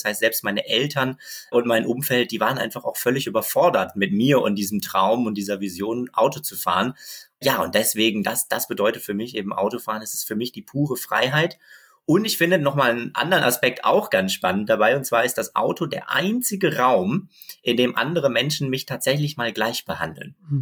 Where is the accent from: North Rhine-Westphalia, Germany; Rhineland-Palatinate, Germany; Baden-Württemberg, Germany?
North Rhine-Westphalia, Germany; Bochum; ich bin in Bochum aufgewachsen. Meine Eltern leben dort auch noch, meine Geschwister, ein Großteil zumindest davon. Aber mein Herz schlägt eigentlich mittlerweile für Berlin.